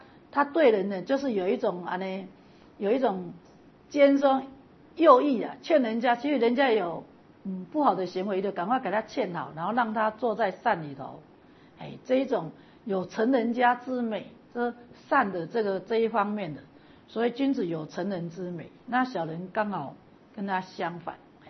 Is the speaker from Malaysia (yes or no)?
no; Taiwan; 那因为我们台湾人很好善，很爱做善事